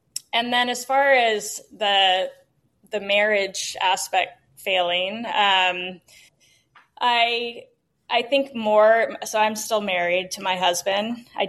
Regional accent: Newport Beach, California, United States; I grew up in Newport Beach, California.

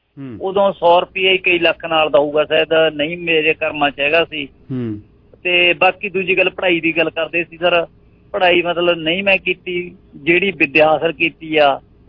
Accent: Lasoi, Punjab, India; ਉਹ ਜਰਗ ਪਿੰਡ ਦੇ ਨਾਲ ਮੇਰਾ ਪਿੰਡ ਲਸੋਈ ਆ

